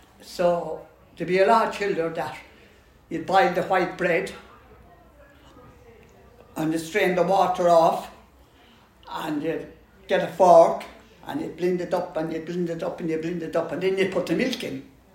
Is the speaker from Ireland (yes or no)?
yes; Mullingar, Leinster, Ireland; born there; I was born in the County Westmeath in Mullingar. I'm one of 12.